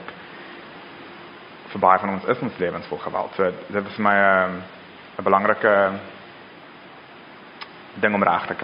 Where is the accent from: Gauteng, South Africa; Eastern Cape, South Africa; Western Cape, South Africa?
Gauteng, South Africa; Pretoria; Ek kom van Pretoria af, so ek ken die stad baie goed.